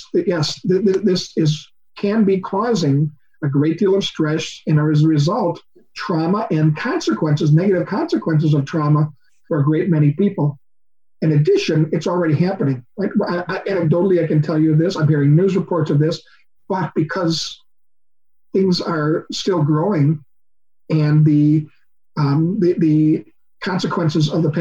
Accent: Wisconsin, United States; safer at home is what they call it in my home state of Wisconsin here

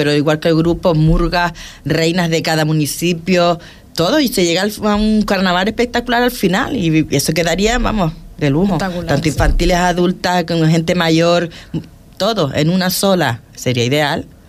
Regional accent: Puerto del Rosario, Canary Islands, Spain; somos de Puerto, más limpio.

